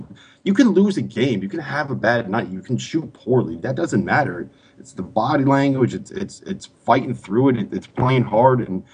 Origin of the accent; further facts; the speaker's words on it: Connecticut, United States; I'm from Connecticut. I grew up a Connecticut fan. All my friends back home are Connecticut fans.